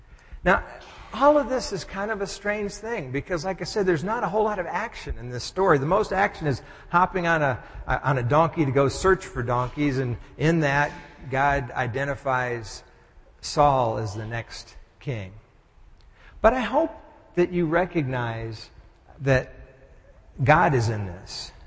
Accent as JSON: {"language": "English", "region": "Texas", "country": "United States", "tie": "born or raised there", "also_born_or_lived": "Oregon", "lives_now": "Tarrytown, United States", "said": "I was born on the West Coast in Oregon. I grew up in Texas and spent basically about 17 years living in Texas. And so I considered Texas my home."}